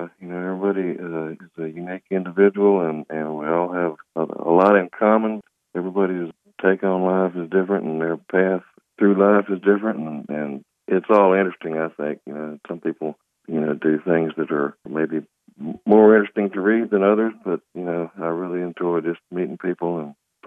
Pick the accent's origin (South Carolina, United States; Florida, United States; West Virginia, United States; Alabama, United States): South Carolina, United States; Clemson; I grew up right there on the Clemson campus.